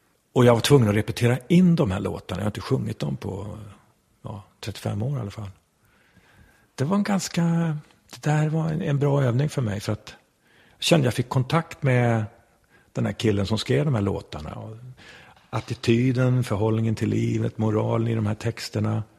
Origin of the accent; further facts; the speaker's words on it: Västernorrland County, Sweden; Jag är uppvuxen uppe på Höga kusten, Ådalen.